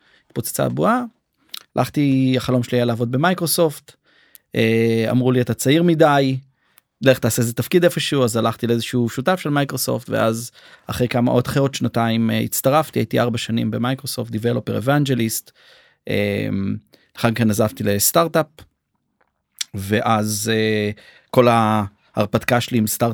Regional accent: Ashkelon, Southern District, Israel; born there; אני בן 49, יש לי 4 בנות. נולדתי באשקלון באותה שכונה של שלום דומרני, שכונה כיפית.

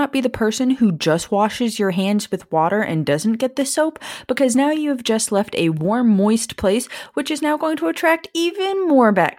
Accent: Key West, Florida, United States; I grew up in Key West, Florida, which is beach town central, though insider secret, the sand is imported because we have no real sand because we live on a reef.

